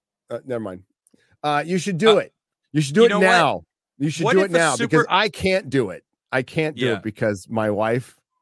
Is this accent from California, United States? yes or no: yes; Encinitas, California, United States; I grew up in Encinitas, but a place called La Costa.